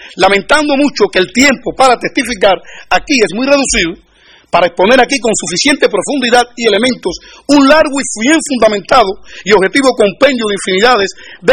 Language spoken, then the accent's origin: Spanish; Cuba; régimen que impera en mi país, traigo en mi cuerpo, desde Cuba, dos lesiones óseas